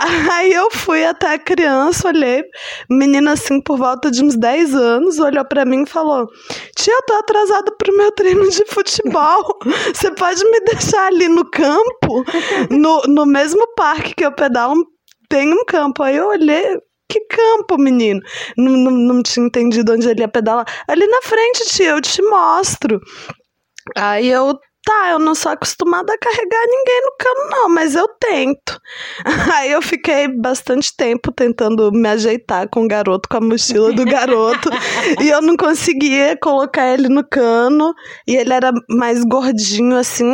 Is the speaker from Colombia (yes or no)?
no; Brasília, Federal District, Brazil; eu vim lá de Brasília